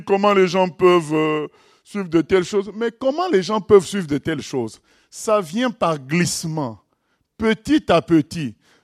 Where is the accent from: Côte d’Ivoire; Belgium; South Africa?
South Africa; Moi, je viens d'Afrique du Sud